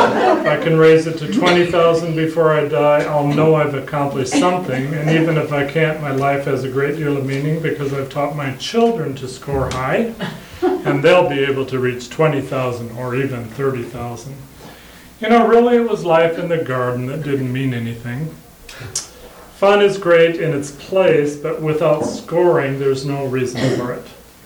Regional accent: Freeland, Washington, United States; I'm from Whidbey Island, Freeland, Trinity Church.

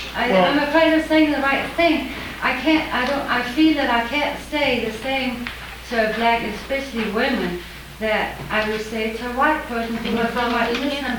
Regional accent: Denmark; I'm from Denmark

